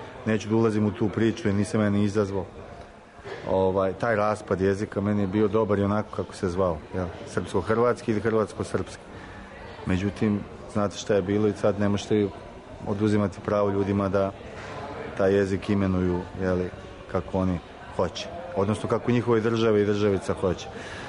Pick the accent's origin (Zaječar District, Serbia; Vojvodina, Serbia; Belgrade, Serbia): Belgrade, Serbia; mnogi mene doživljavaju kao prirodnog ekavca. Ja sam odrastao u Beogradu, ovdje se zna kako se govori.